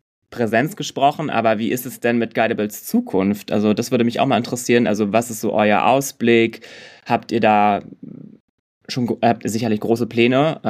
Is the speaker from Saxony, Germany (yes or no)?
no; Berlin, Germany; Als Berliner grusel ich mich auch so in München.